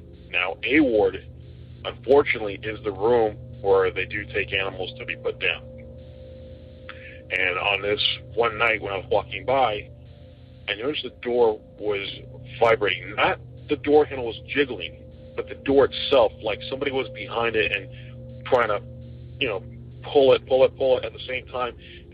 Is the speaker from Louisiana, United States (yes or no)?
no; Miami, Florida, United States; Good morning. … I'm from Miami, Florida.